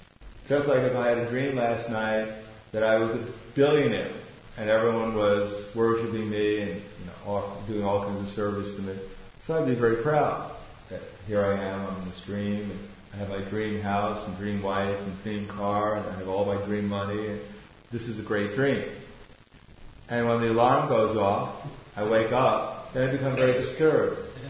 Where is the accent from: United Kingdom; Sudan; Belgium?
Belgium; born there; English is a second language; I was born in Belgium.